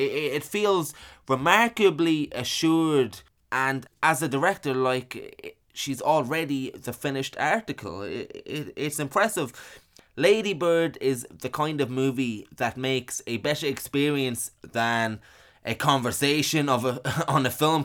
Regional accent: Ireland; I mean, this movie is set in Sacramento, and I am from Ireland

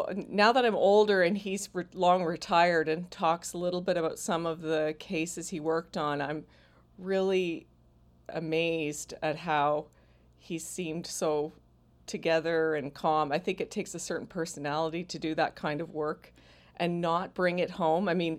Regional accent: Ontario, Canada; In southern Ontario. I grew up on a horse farm about half an hour outside of London, Ontario.

